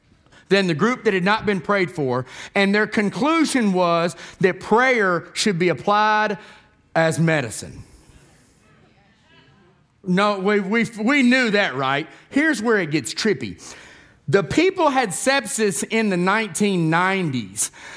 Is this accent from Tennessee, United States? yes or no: yes; Tennessee, United States; We're from Tennessee, okay?